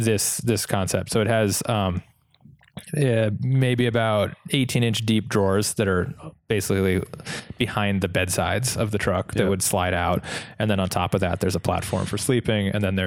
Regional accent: Vermont, United States; now in Santa Cruz, United States; I grew up in Vermont with where nobody has air conditioning and doesn't get that hot.

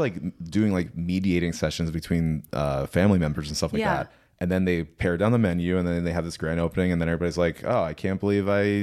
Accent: East Stroudsburg, Pennsylvania, United States; So I was a teenager in East Stroudsburg, Pennsylvania, which is part of the greater Pocono region, Pocono Mountains.

